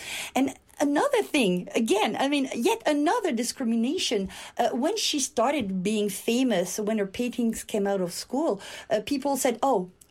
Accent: France; now in Canada; I come from France. I studied in France, and then I came to Canada, and I studied at McGill.

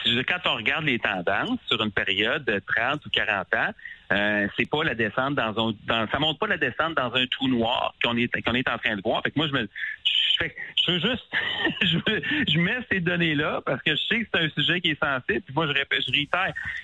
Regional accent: Quebec City, Quebec, Canada; j'ai grandi à Québec.

